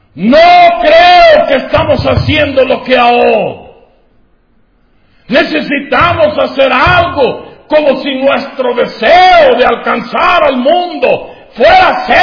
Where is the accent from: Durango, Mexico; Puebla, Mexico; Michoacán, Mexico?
Durango, Mexico; yo soy de Durango. Allá éramos los desechos de la sociedad.